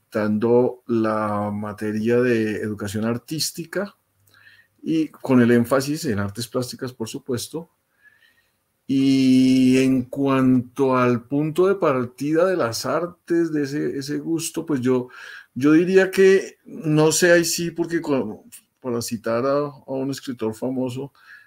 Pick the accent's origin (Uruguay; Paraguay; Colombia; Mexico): Colombia; Bogotá; also born or lived in La Tebaida; Yo Nací en la Tebaida, Quindío, pero me crié acá en Bogotá.